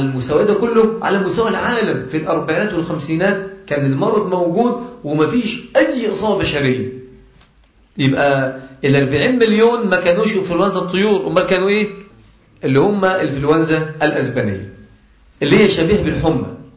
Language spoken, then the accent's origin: Arabic; Egypt; موجود عندنا هنا في مصر